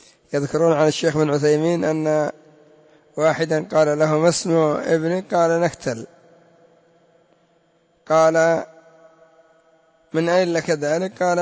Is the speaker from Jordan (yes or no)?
no; Yemen; ربما هذا القاز، ايش يسموه يا اخو عندنا في اليمن؟